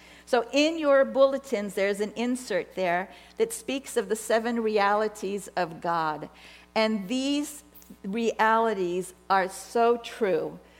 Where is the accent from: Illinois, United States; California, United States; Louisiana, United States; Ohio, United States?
California, United States; Los Angeles; And I grew up in the Los Angeles area, moved out here with my husband and my daughter